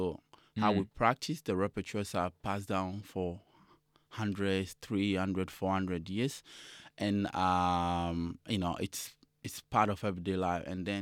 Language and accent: English; Ghana; English is a second language; So I grew up in Ghana, West Africa, and a community I grew up in, everybody dance.